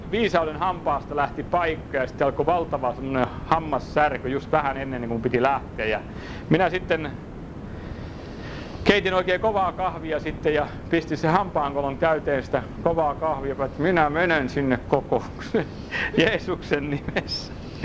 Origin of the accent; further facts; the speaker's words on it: Häme, Finland; Minä olen Hämeestä